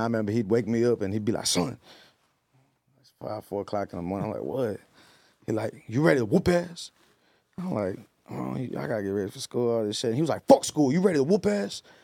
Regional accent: Bay City, Texas, United States; I'm from Bay City, Texas.

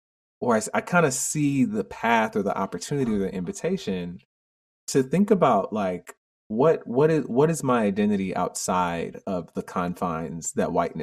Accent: Jamaica; Yes, exactly. Right. Yeah. And I was a kid, you know, I was like in second grade or something when I said that.

